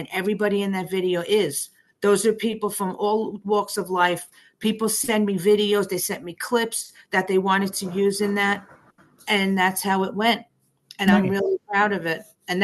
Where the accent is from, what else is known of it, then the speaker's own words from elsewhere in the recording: New Jersey, United States; you know, I'm from Jersey. So we understand up there what happened during that.